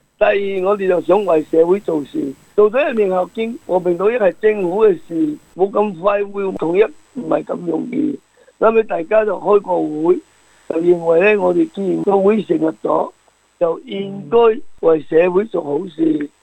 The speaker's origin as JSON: {"language": "Chinese", "country": "China", "said": "我们是中国人"}